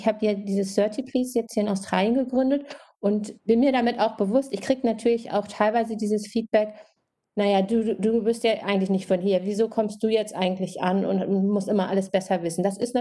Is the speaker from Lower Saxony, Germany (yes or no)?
yes; Wolfenbüttel, Lower Saxony, Germany; born there; Ich bin in Wolfenbüttel geboren, das ist eine kleine Stadt in der Nähe von Braunschweig, und Braunschweig ist in der Nähe von Hannover. Und sozusagen ganz typisches deutsches Kleinstadtleben